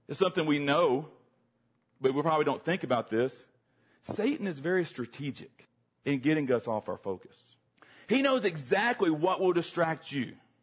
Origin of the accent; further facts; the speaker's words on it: Georgia, United States; We live in North Carolina now, but I grew up a lot in the state of Georgia, home of SEC football, Georgia Bulldogs, go Dogs.